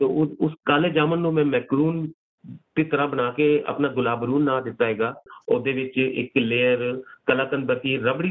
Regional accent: Uttar Pradesh, India; because ਮੈਂ UP ਤੋਂ belong ਕਰਦਾ, ਯੂਪੀ ਲਾਈਕ ਲਖਨਊ ਕੈਪੀਟਲ ਹੈਗੀ ਯੂਪੀ ਦੀ

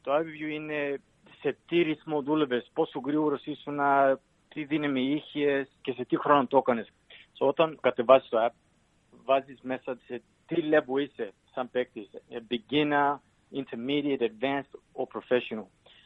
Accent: Katherine, Northern Territory, Australia; Είμαι από το Down, από το Northern Territory. Μεγάλωσα στο Catherine, ένα μικρό χωριό

